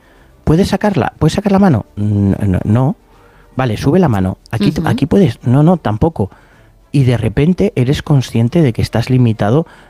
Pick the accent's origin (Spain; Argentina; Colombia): Spain; además somos muy españoles, el humor negro nos encanta